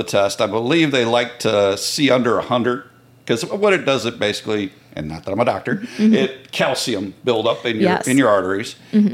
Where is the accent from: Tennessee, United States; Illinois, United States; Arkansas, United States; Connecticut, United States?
Illinois, United States; Kankakee; Grew up, born and raised in Kankakee area. Family all pretty much stayed around town.